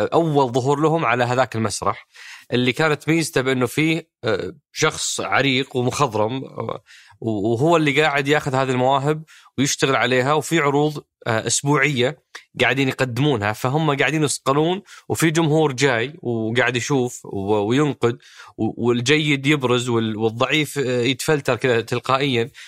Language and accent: Arabic; Saudi Arabia; عندنا في السعودية